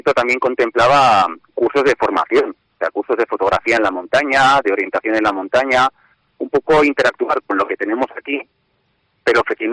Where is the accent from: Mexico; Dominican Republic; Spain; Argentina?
Spain; Logroño, La Rioja; yo que soy de Logroño también